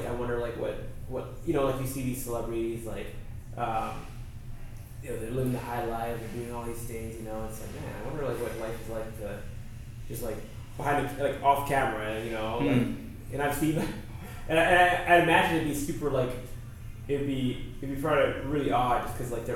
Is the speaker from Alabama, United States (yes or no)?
no; Hawaii, United States; because like I think growing up in Hawaii, where it's very blue, democratic.